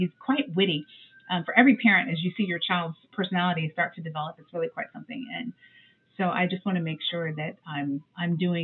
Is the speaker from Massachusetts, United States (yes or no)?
no; Florida, United States; So, and I'm from Florida.